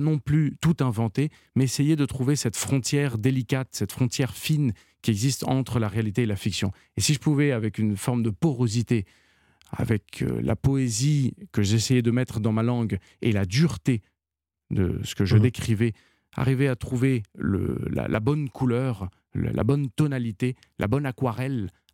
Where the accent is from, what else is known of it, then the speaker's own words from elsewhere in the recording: France; born there; c'est la raison pour laquelle moi je suis né en France.